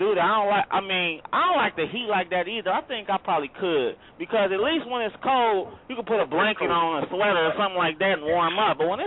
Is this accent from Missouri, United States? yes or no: yes; Missouri, United States